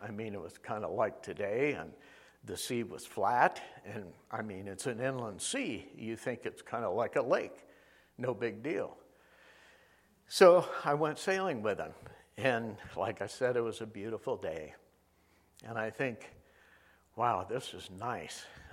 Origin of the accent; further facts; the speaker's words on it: Aruba; I knew better after growing up in Aruba.